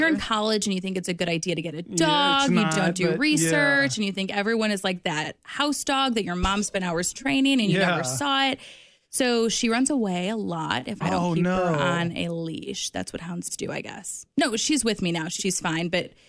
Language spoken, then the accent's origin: English; River Forest, Illinois, United States; know Chicago? Have you been there? And they're like, yeah, I live in Naperville. And I'm like, oh, I'm from River Forest.